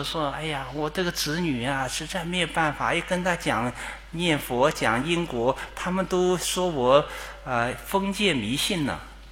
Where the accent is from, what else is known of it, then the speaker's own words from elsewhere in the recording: China; 所以近百年来我们中国人的思想观念呢，有时候想想是非常的悲哀呀